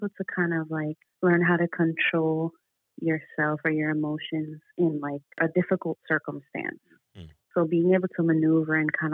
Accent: Jamaica; now in New York, United States; I'm Jamaican. and that's pretty much it. I mean, I live in New York. I live in Austin, New York

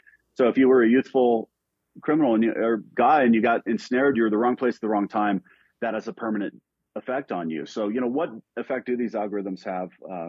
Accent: Denver, Colorado, United States; like look at my hometown of Denver.

